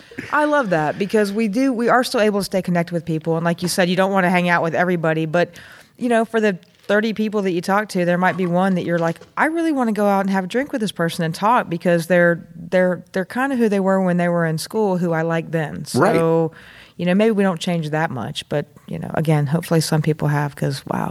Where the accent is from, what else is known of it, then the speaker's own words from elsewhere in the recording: East Cobb County, Georgia, United States; But you know, it was hard growing up in East Cobb County, and being gay, without a doubt.